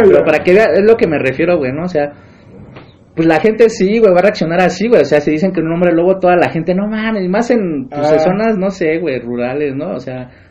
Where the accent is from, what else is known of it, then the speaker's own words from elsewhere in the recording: Mexico; Pero así somos los mexicanos, güey.